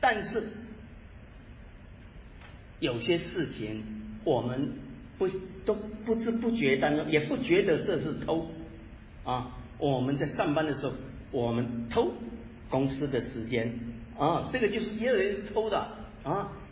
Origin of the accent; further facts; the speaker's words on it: Taiwan; now in United States; 我是从台湾来的啊，我是到美国才信主的，所以当年我在台湾的时候啊